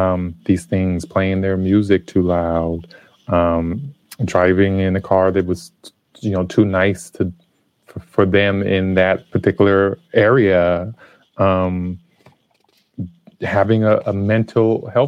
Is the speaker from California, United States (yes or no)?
yes; Los Angeles, California, United States; So I was raised, I was born in Los Angeles and spent early years there, and have a number of family who still lives there.